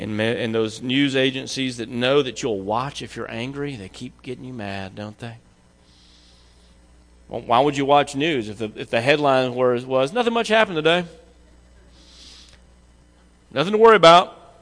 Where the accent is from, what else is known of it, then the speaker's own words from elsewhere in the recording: the South, United States; I grew up in the South, which means if you say bless your heart, you can follow that with anything you want to, right?